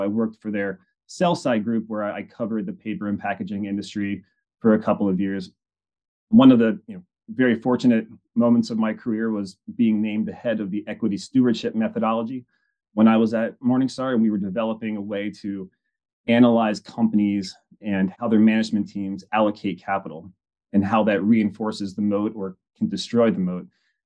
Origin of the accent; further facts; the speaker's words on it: Cincinnati, Ohio, United States; And I'm from Cincinnati, Ohio originally.